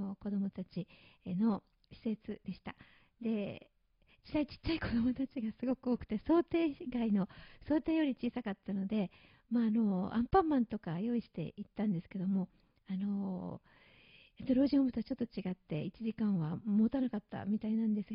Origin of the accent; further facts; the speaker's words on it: Gifu, Japan; 1週間お休みしたんですけども、ふるさとの方の岐阜の方でコンサートをしてきました